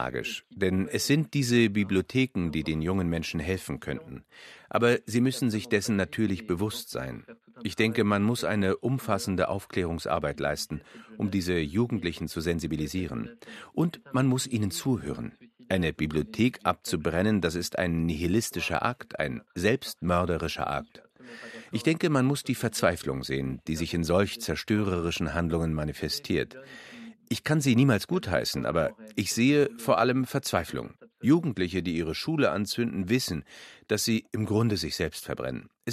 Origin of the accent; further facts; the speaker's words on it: Algeria; born there; German is a second language; Alles verbindet mich mit Algerien. Meine Muttersprache, mein Wesen, meine Haut. Algerien ist für mich immer in meinem Herzen.